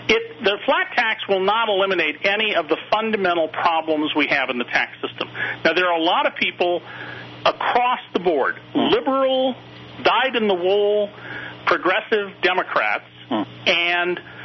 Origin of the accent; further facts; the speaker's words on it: Santa Cruz, California, United States; Yeah, that's where I grew up in Santa Cruz.